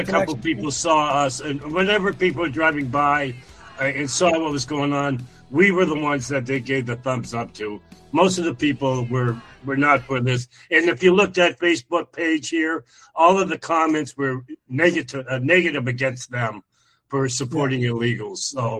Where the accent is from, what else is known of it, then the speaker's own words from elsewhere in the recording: Canada; born there; moved away; I was born in Canada. I came here legally.